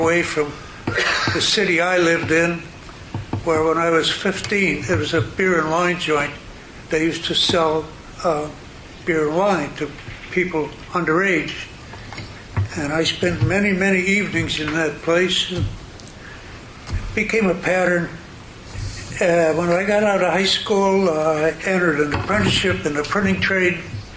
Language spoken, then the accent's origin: English; Ohio, United States; he recognized my serial number that I was from Ohio.